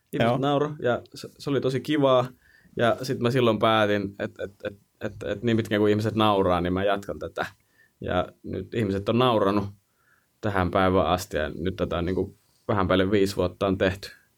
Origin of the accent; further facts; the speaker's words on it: Joensuu, North Karelia, Finland; kun mä oon Joensuusta kotoisin, tai mie on Joensuusta kotoisin, siellä opiskelu ja siellä syntynyt